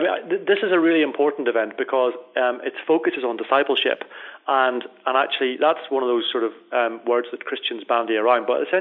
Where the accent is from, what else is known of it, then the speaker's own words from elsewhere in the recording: Northern Ireland, United Kingdom; I grew up, as people will gather from my accent, in Northern Ireland.